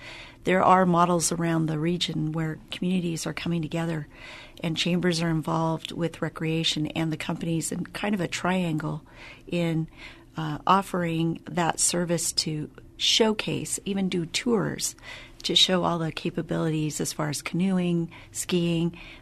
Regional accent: Pacific Northwest, United States; now in La Crosse, United States; because I come from the Pacific Northwest, I love the outdoors.

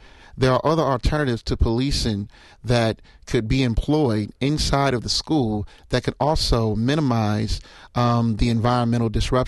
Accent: Milwaukee, Wisconsin, United States; I grew up in Milwaukee, so I think Milwaukee is a different situation than Madison.

